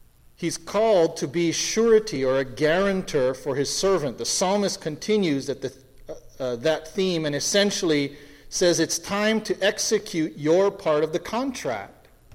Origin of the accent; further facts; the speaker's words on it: Anahola, Hawaii, United States; it always reminds me of growing up. I grew up in Anahola.